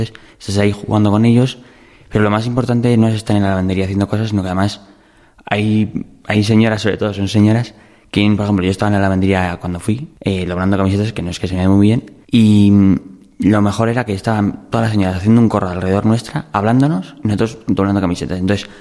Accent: Alcalá de Henares, Community of Madrid, Spain; Pues soy un joven de Alcalá

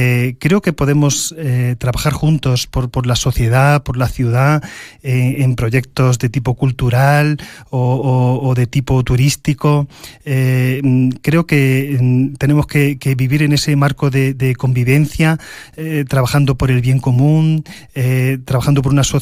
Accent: Córdoba, Andalusia, Spain; Para mí es un campo conocido porque vengo de Córdoba.

